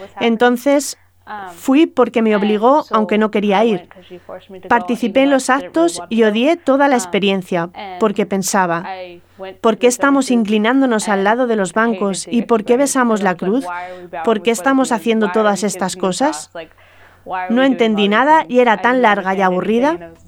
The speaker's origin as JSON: {"language": "Spanish", "town": "Boise", "region": "Idaho", "country": "United States", "lives_now": "Ireland", "said": "soy de Boise, Idaho, en América. Tengo 22 años y ahora estoy en Irlanda, como misionera."}